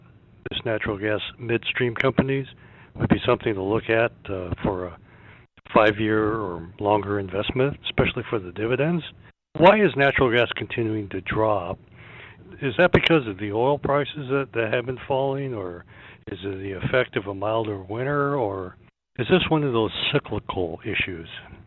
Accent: Seattle, Washington, United States; I'm from Seattle, and I'm a podcast listener.

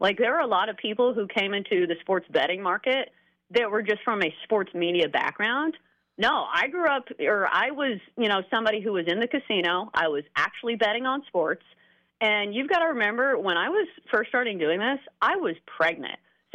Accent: Nashville, Tennessee, United States; Yeah, I'm actually from Nashville. So this is where I was born and raised. I went to NC State.

